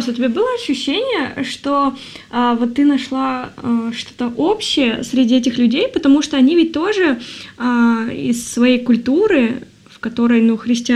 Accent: Yekaterinburg, Sverdlovsk Oblast, Russia; Я из Екатеринбурга.

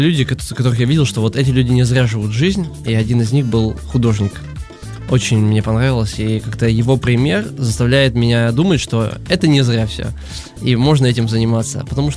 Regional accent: Abakan, Khakassia, Russia; moved away as an adult; also born or lived in Krasnoyarsk; now in Moscow, Russia; Я сам из Хакасии, из одной части Сибири, поступал в Красноярск в училище. То есть у меня есть опыт переезда в большой город сравнительно. Если в моем родном Абакане было 200 тысяч человек, примерно так, то в Красноярске был уже 1 000 000.

